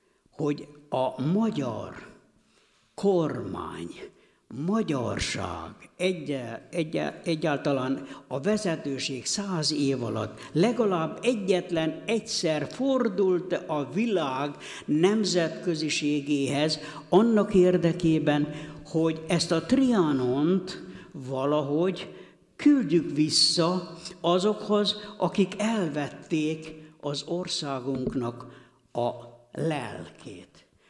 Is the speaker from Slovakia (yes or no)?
no; Western Moldavia, Romania; now in Hungary; Én a Csángóföldről jöttem, ott éltem, a magyar történelmet autodidokta módon tanultam meg 90 óta, amikor itt ragadtam végleg